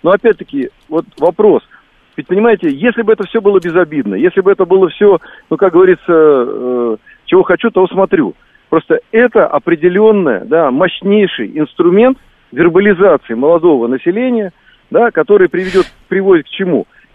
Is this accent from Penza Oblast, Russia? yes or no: no; Moscow, Russia; знаете, я тоже из Москвы.